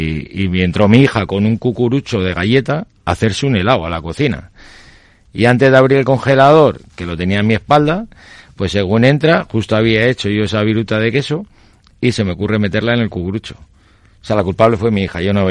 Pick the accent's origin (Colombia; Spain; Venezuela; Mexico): Spain; Bilbao, Basque Country; soy de Bilbao, voy a hacerlo con un Idiazábal.